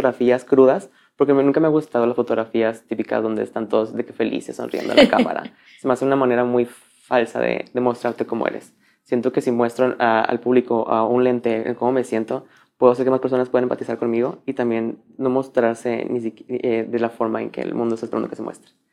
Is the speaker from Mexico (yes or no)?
yes; Juárez, Nuevo León, Mexico; nací y crecí en Juárez, Nuevo León.